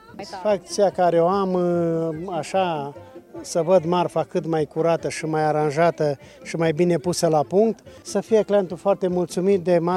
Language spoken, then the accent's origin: Romanian; Bistrița-Năsăud, Romania; Bistrița, Beclan pe Someș, Dobrig, Valea Țâbleșului.